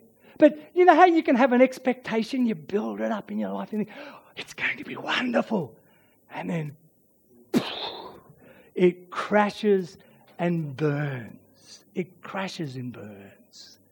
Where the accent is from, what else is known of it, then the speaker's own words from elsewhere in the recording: Sydney, New South Wales, Australia; I grew up in Sydney.